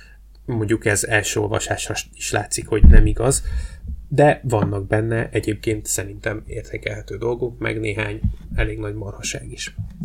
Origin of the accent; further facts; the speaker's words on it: Hungary; de hát én nyilván magyarként, magyar szemmel nézem a dolgokat.